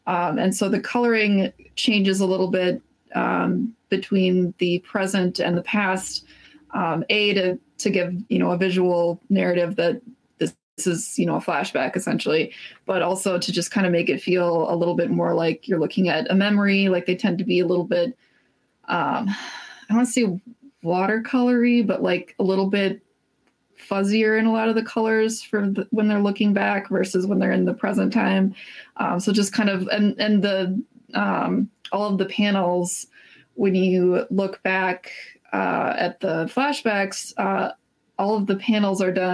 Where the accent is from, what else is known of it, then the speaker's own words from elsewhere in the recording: Minneapolis, Minnesota, United States; I'm from Minneapolis and I'm doing some mini conventions here.